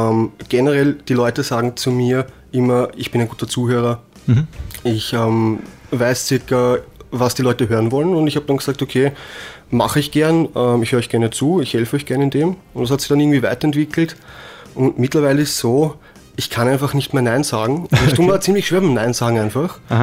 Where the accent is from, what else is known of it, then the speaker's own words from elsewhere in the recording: Bad Vöslau, Lower Austria, Austria; Ich bin ein Urvöslauer, genau. Ich bin in Baden geboren, bin in Bad Vöslau aufgewachsen, mittlerweile 28 Jahre hier.